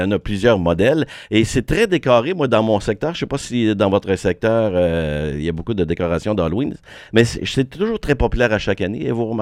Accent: Canada; c'est quand même la deuxième fête la plus commerciale chez nous au Canada

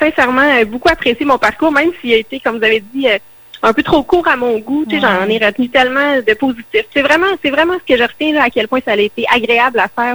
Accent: Trois-Rivières, Quebec, Canada; Moi, je suis née à Trois-Rivières.

